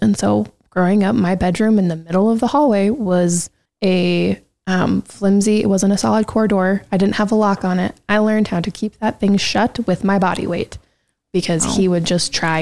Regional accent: Clinton, Utah, United States; also born or lived in Roy; In Clinton. Okay. I lived in Roy until I was 5 and then moved to Clinton.

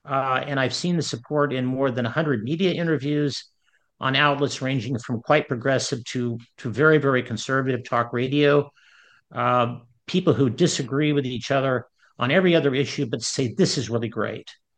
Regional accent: United States; Above all, it's about a government by the people, which we Americans

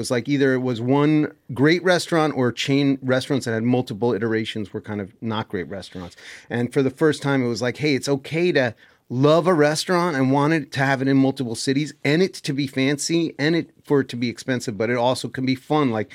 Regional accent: New York City, New York, United States; also born or lived in Boonton, New Jersey; And I'm a New York guy. I grew up in the city. I was born in New Jersey. It's a dirty Jersey, a little secret.

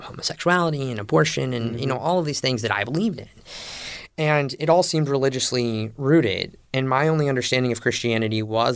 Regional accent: Bible Belt, United States; I came from the Bible Belt. I came from all of these massive mega churches

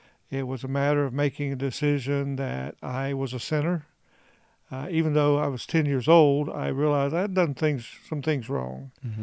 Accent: South Carolina, United States; also born or lived in South Dakota; I grew up in South Carolina. We were looking for that next location, and back in the old days, we had real maps, not a phone, and so I flipped the page, and the next page, it was South Dakota.

